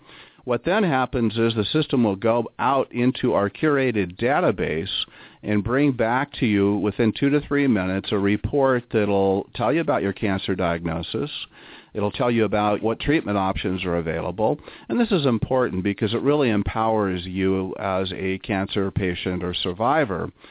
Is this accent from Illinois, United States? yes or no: no; Marysville, Washington, United States; Just as a sidebar, I grew up on the Tulalip Indian Reservation up in Marysville, Washington, and the need for this type of service within the American Indian community is quite substantial.